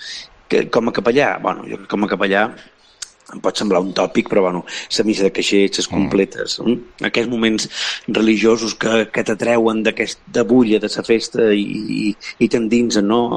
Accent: Es Castell, Balearic Islands, Spain; que és el meu poble, és qui he viscut sempre

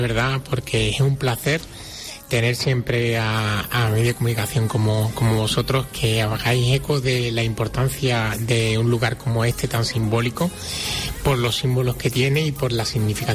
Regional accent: Andalusia, Spain; como andaluces y desde Andalucía

